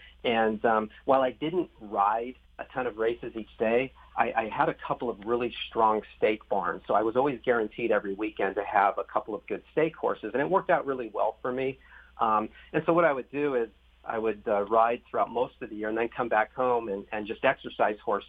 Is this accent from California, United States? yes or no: yes; California, United States; ended up winning that race on a California bred named Campout, which is kind of funny, being that I was from California.